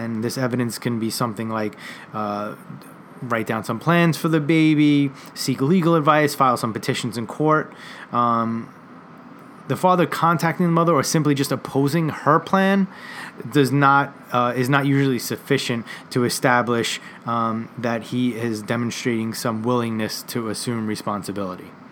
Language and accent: English; New York, United States; I attended law school right here down in Tribeca, and I was born and raised in New York.